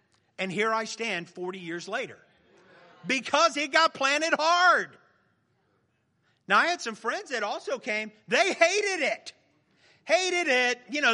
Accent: Miami, Florida, United States; I grew up in Miami, and we would have football practice in August, two a days.

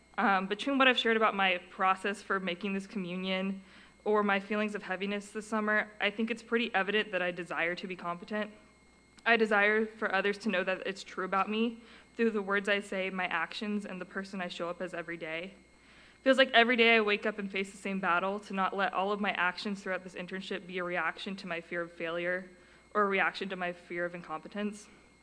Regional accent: Nashville, Tennessee, United States; also born or lived in Jacksonville, Florida; I grew up in Nashville, Tennessee, and then Jacksonville, Florida.

